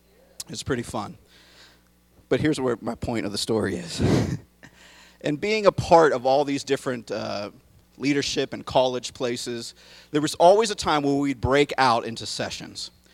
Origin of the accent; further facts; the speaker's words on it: Youngstown, Ohio, United States; I grew up in Youngstown, Ohio.